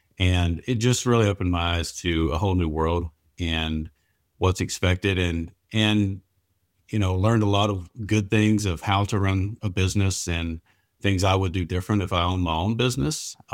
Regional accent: Florida, United States; I'm from North Florida, which is basically a lot of people consider it Georgia. It's not the beaches and palm trees as much. So, you know, I'm a country boy

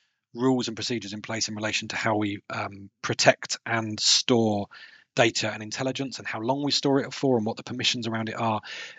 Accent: United Kingdom; So I'm here. I'm British, and I'm British seconded official.

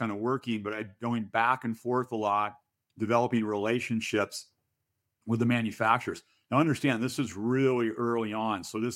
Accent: Seattle, Washington, United States; I grew up in Seattle, West Coast.

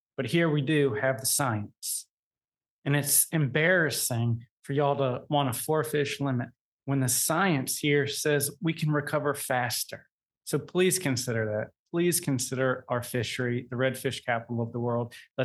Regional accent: Youngsville, Louisiana, United States; from Youngsville, Louisiana. I am born and raised in Louisiana, went to LSU after spending some time in Florida and in Georgia.

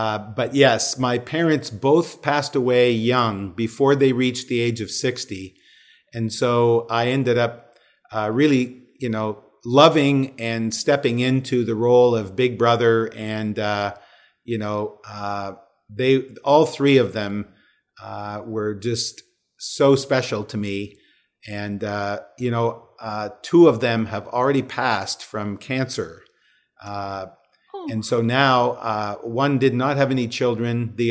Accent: Canada; also born or lived in New Brunswick / Ottawa / Toronto; I grew up in Canada, was born in the eastern province of New Brunswick, lived in Ottawa, the nation's capital, and then did high school in Toronto, and then university at Queen's, which is halfway between Toronto and Montreal.

